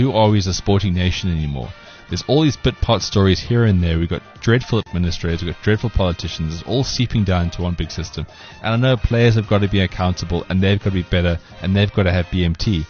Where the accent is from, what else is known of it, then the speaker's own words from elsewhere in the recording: South Africa; I think it's just a great reflection of who we are as South African people.